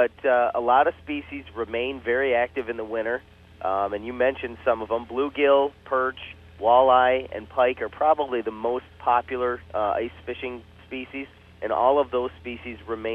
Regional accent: Detroit, Michigan, United States; I grew up in the Detroit area, so obviously Lake St. Clair was always a great place to ice fish

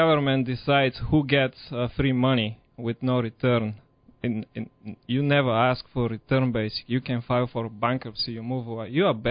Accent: Bulgaria; English is a second language; moved away as an adult; now in United States; When I grew up in People's Republic of Bulgaria, we were living under unprecedented oppressive regime

